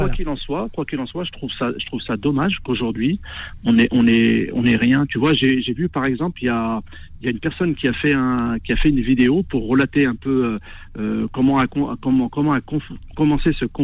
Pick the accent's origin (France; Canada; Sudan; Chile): France; je suis né en France, ouais. Je suis né en province, tu vois, donc j'ai connu la province.